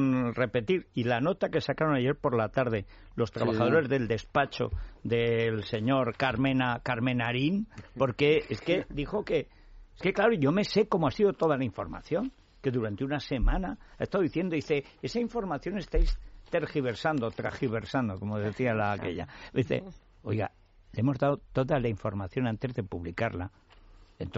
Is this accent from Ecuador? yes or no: no; Aragon, Spain; yo soy de Aragón